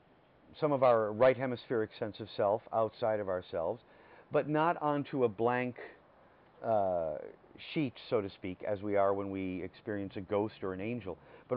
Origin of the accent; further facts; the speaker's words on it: Michigan, United States; born there; now in San Francisco, United States; No. I was born in Michigan, southeast Michigan.